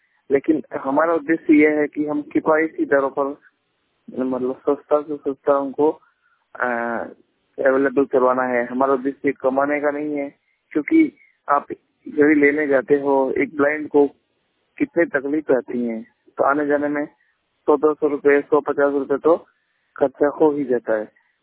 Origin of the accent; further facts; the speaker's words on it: Rajasthan, India; मैं राजस्थान से बिलोंग करता हूँ।